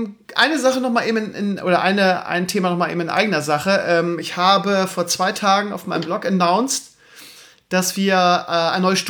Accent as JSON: {"language": "German", "town": "Lauenbrück", "region": "Lower Saxony", "country": "Germany", "tie": "born or raised there", "said": "meine alte Heimat, das heißt Lauenbrück, Schesel-Rotenburg oder so einlassen"}